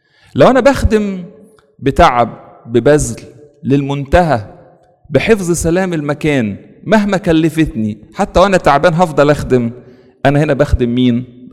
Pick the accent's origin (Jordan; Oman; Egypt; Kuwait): Egypt; moved away; احنا كان عندنا في مصر بيوتنا كانت ضيقة